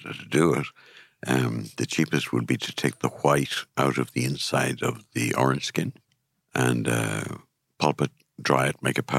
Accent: Ireland; you know, I'm Irish, and you know what paddies are like.

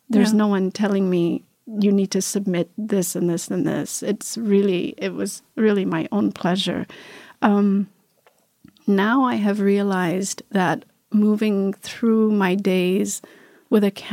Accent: Ethiopia; now in United States; of us who are diaspora, also like I am, I'm also based in the United States. I am Ethiopian, but I'm also American.

